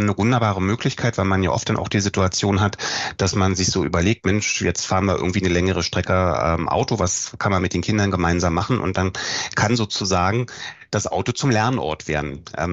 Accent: Berlin, Germany; Also ich komme ja aus Berlin

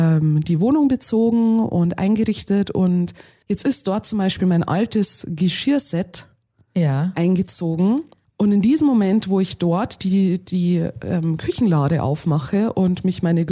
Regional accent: Bavaria, Germany; es ist schon dieser kulturell sozialisierte bayerische Raum, wo ich sage, das ist, da habe ich eine Heimatverbundenheit hin.

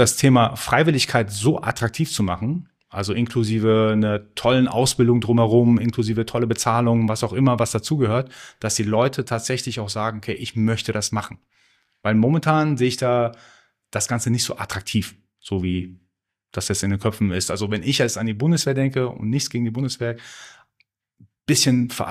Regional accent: Germany; ich liebe Deutschland, das weißt du, ich bin ein ganz großer Fan von Deutschland, das ist meine Heimat

